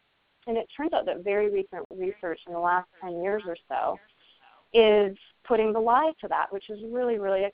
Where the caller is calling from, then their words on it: California, United States; I am in California in the Sierra Nevada mountains. I live in the Lake Tahoe area.